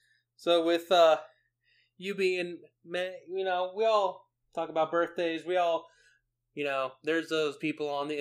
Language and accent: English; Southern United States, United States; I am from the South, and so is my father and his father.